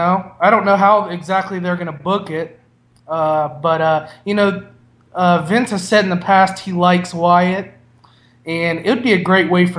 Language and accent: English; Ohio, United States; We're from Southeast Ohio originally. We both live in Georgia now.